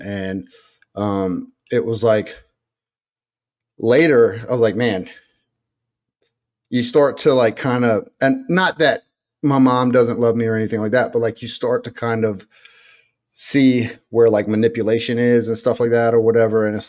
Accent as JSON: {"language": "English", "town": "Opelousas", "region": "Louisiana", "country": "United States", "said": "So I'm originally from Opelousas, Louisiana, and I don't want to say that I had a rough upbringing or anything like that, but there was a lot of violence."}